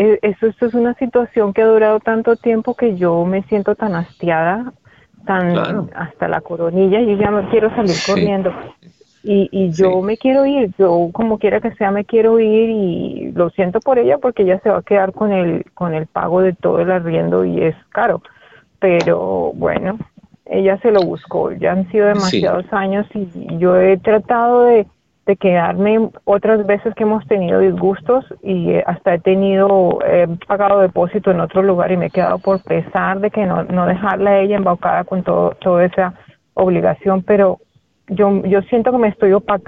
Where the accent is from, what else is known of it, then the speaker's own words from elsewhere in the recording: Bogotá, Colombia; Sí, soy de Colombia, sí.